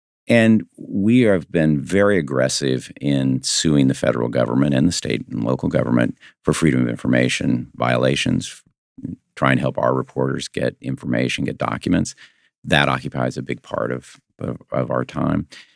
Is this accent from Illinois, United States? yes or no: yes; Illinois, United States; My parents were both World War II veterans, grew up in a small town in Illinois. And if you were growing up in Illinois when I did